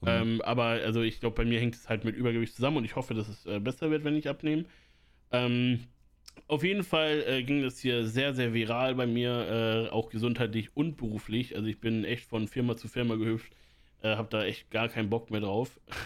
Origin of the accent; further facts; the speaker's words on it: Northern Germany, Germany; dass ich Norddeutsch bin.